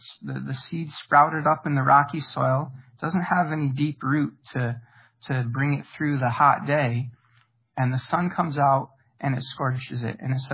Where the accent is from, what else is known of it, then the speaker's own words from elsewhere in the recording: United States; Well, most of my lifetime growing up in America, like, you'd probably get a better job if you were a Christian.